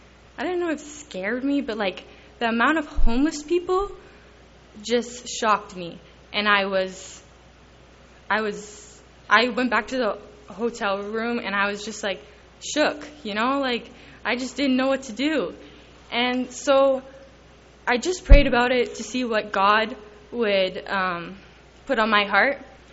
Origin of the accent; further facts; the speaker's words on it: Calgary, Alberta, Canada; from Calgary, Alberta.